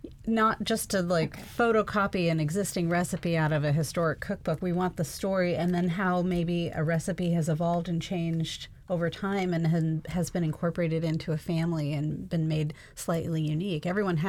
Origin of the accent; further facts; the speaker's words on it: Anchorage, Alaska, United States; Well, I grew up in Anchorage, and so in the 50s and 60s, fresh fruit or fresh vegetables were a rarity.